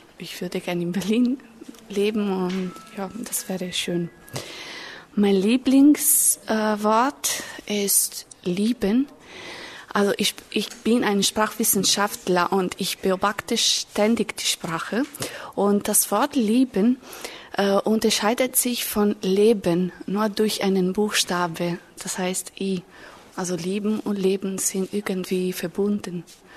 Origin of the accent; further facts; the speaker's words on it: Italy; German is a second language; now in Germany; Ich komme aus Italien und ich bin 1983 geboren und ich arbeite als Comenius-Assistentin hier in Deutschland. Ich lerne Deutsch, weil ich Fremdsprachen liebe